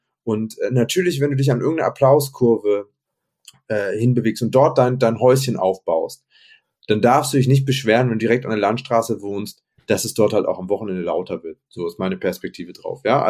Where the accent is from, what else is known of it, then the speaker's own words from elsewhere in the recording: Munich, Bavaria, Germany; ich komme aus München.